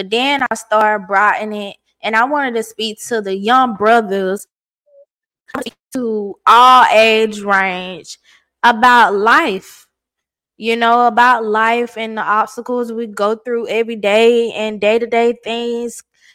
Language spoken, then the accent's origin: English; Georgia, United States; now in Phenix City, United States; I'm from Georgia, but I reside in Alabama, Phoenix City, Alabama.